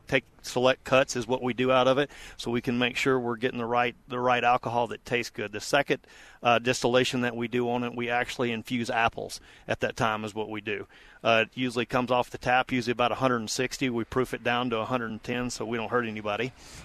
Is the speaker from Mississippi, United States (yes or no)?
yes; Mississippi, United States; now in Colorado, United States; I am originally from Mississippi is where I'm from.